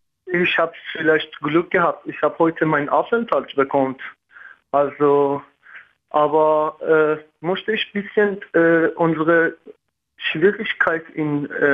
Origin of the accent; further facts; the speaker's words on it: Iran; German is a second language; Also, ich komme aus dem Iran. Also, ich bin seit über drei, vier Jahre Asyl.